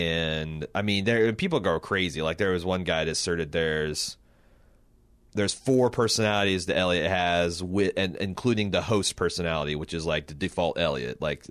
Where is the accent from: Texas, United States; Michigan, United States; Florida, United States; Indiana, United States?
Indiana, United States; Indianapolis; Because if you don't know, we're from Indianapolis, and that's the Indiana's largest indoor paintball arena.